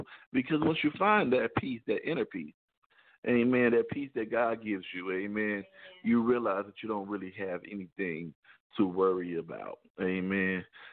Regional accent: Chicago, Illinois, United States; I'm from Chicago. We don't snitch.

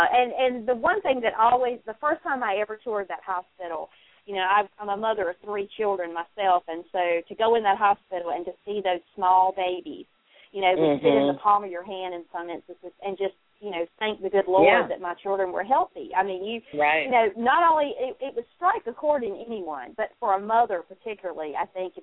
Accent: North Carolina, United States; I am from North Carolina.

